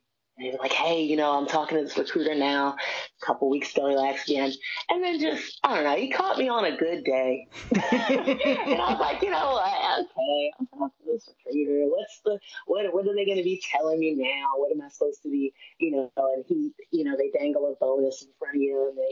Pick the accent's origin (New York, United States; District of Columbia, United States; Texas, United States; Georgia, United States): District of Columbia, United States; Washington; I'm from Washington, D.C. And a lot of times, like in these urban areas, there's this pressure that's placed on a lot of the women in the family